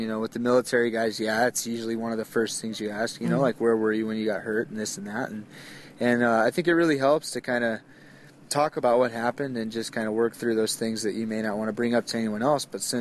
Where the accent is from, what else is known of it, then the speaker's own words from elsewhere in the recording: Phoenix, Arizona, United States; I grew up playing hockey in Phoenix, Arizona.